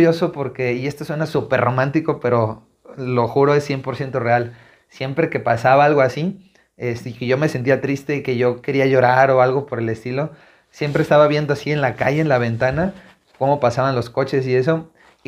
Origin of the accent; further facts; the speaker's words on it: Chilpancingo, Guerrero, Mexico; now in Mexico City, Mexico; me pude haber quedado en Chilpancingo